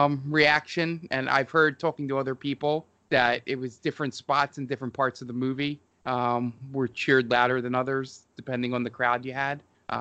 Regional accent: Philadelphia, Pennsylvania, United States; since going to a movie theater to watch being a Philadelphian

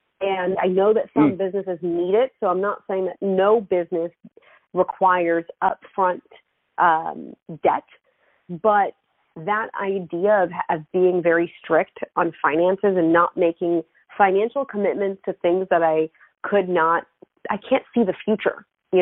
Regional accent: Israel; Maybe it does have to do with the fact that I grew up in Israel

